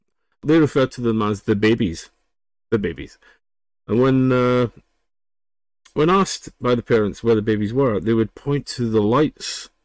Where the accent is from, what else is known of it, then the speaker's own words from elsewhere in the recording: Scotland, United Kingdom; back in Scotland. I grew up near Bedley Castle. Very, very old manor house.